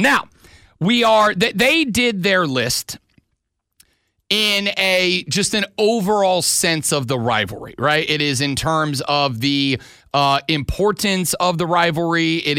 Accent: New Orleans, Louisiana, United States; I'm from Southeast Louisiana. I was born in New Orleans.

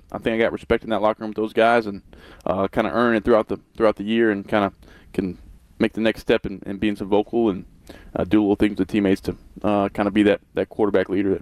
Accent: the South, United States; I grew up in the South, you know, country music fan and barbecue fan, so it was nice being in Nashville.

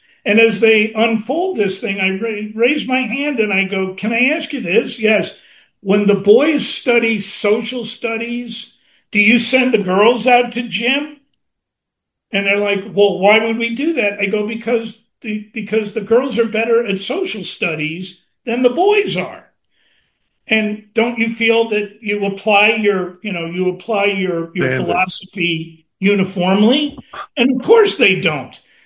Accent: New York City, New York, United States; And like I say, I mean, I grew up in New York City. You're exposed to everything.

